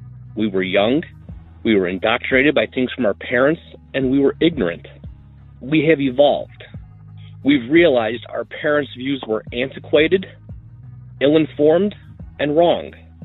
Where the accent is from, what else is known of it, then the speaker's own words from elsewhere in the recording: Cleveland, Ohio, United States; Myself, growing up in Cleveland, Ohio, I got news for you, Jay.